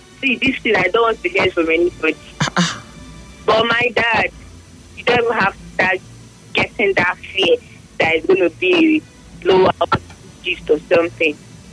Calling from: Trans-Amadi, Rivers, Nigeria; Good evening. … I'm calling from Transamadi.

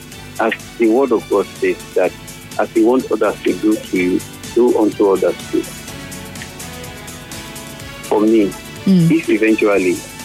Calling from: Port Harcourt, Rivers, Nigeria; I'm calling from Port Harcourt.

